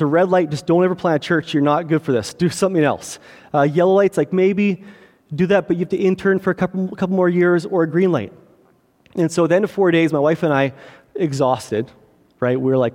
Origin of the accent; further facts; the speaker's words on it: Kelowna, British Columbia, Canada; also born or lived in Quesnel; I grew up in Kelowna, and I was born and raised in Kelowna. In grade 8, my mom decided she met a guy who worked at a pulp mill in Quesnel, right?